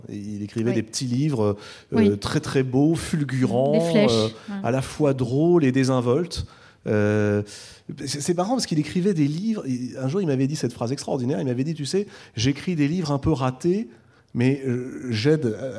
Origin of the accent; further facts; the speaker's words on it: La Rochelle, Nouvelle-Aquitaine, France; Je viens de La Rochelle, moi.